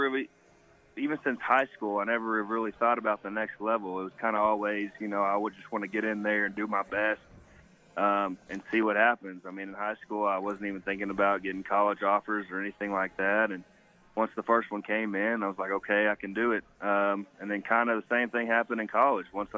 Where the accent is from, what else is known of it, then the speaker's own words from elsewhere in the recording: Tyler, Texas, United States; obviously I'm from Tyler, was born and raised there. All my family's in Texas